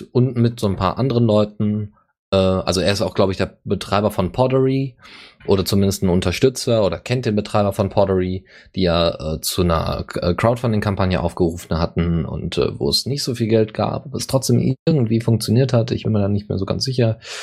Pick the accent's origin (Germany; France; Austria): Germany; Bavaria; Das ist ja bei uns in Bayern, ist das auch so.